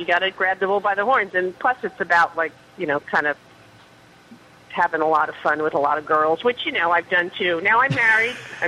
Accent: Queens, New York, United States; born there; I was born in Queens, and I no matter where I go, I've traveled all over this country and all over the world, but in my heart, I'm a New Yorker

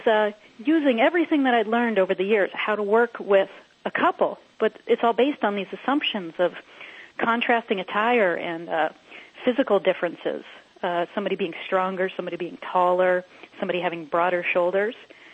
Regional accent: New Hampshire, United States; now that in my home state of New Hampshire, now that it's legally recognized here too

